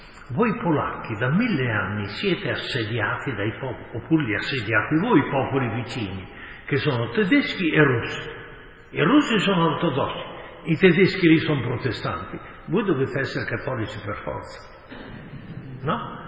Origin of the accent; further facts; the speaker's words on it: Emilia-Romagna, Italy; Ma dico, io vengo dall'Emilia, noi siamo stati per quanti secoli sotto il Papa.